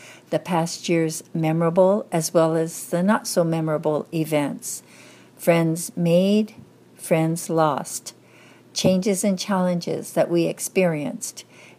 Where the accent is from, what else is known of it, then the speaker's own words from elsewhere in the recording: Arizona, United States; I'm recording this from Mesa, Arizona, while spending the holidays with both … Arizona is where I grew up